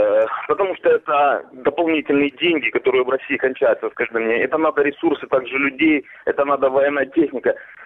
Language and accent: Russian; Donbas, Ukraine; Я сам с Донбасса, с подконтрольной Украине, территории.